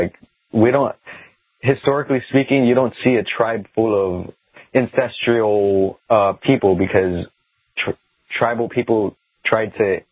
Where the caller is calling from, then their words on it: United States; from America.